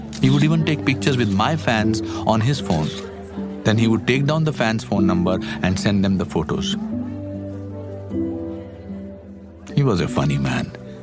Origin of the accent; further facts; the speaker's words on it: Shimla, Himachal Pradesh, India; and I have taken you through my hometown, Shimla.